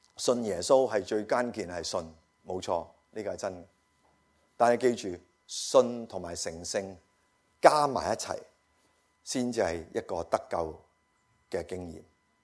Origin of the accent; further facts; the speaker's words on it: China; 所以呢个就系我哋中国人嗰个问题，我哋个骨子里嘅问题